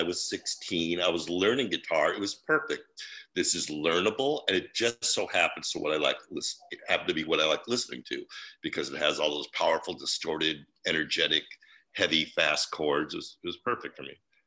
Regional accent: Chicago, Illinois, United States; moved away as an adult; now in Seattle, United States; Hiro Yamamoto and I moved from Chicago to Seattle. And around college age, I was 21, he was 20. And we just wanted to move far away from Chicago.

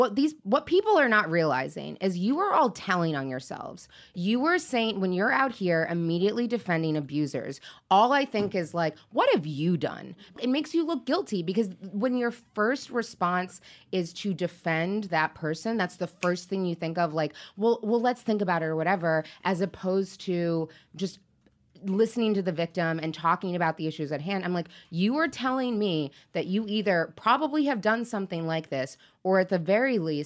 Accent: Seattle, Washington, United States; He came to my school when I was young because I grew up in Seattle.

